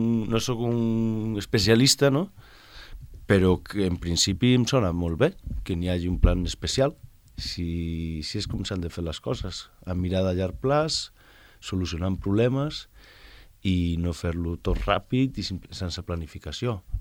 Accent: Vigo, Galicia, Spain; Catalan is a second language; no, soc de Vigo i tal, i...

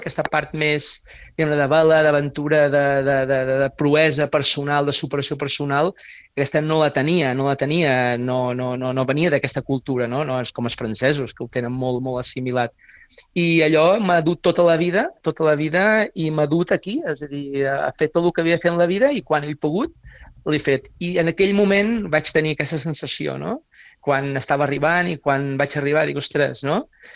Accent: Formentera, Balearic Islands, Spain; now in Barcelona, Spain; jo encara que fa molts anys que visc a Barcelona, jo som de Formentera

